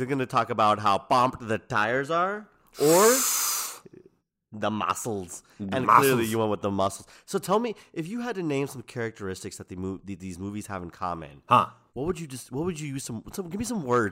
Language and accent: English; Georgia, United States; So, I grew up in Georgia, and I went to a very kind of, for lack of a better word, not multicultural college, right?